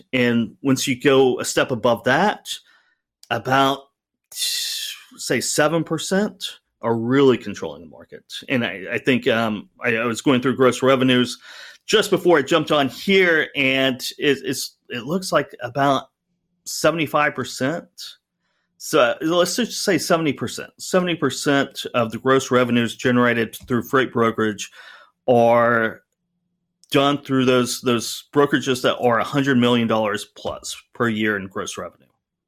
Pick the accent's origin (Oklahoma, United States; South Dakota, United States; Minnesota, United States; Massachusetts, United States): Oklahoma, United States; It reminds me of the weekly showers when I was growing up in Oklahoma.